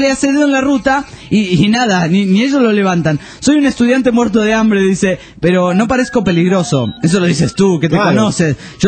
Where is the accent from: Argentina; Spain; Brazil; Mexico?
Argentina; de Argentina.